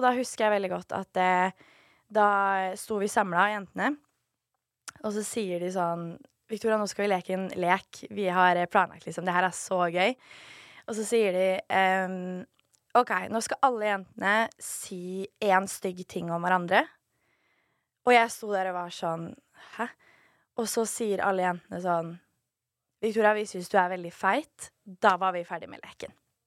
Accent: Nesodden, Akershus, Norway; Men generelt oppveksten på Nesodden var jævlig.

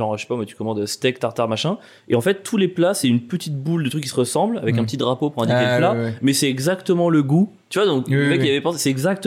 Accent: Auvergne-Rhône-Alpes, France; Moi, je viens d'Ardèche et tout.

